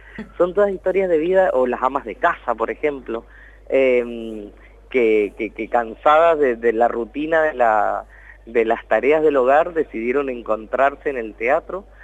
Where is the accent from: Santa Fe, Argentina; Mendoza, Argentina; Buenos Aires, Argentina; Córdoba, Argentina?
Córdoba, Argentina; Soy cordobés.